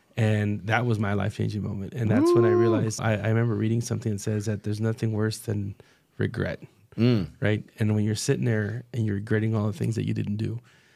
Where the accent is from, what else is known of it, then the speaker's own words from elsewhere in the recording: Jalisco, Mexico; I was born and raised in the Hueo, Jalisco, right?